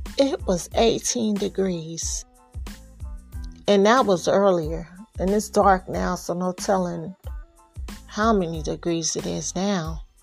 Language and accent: English; California, United States; I'm from California, so, you know, I'm not used to this kind of weather.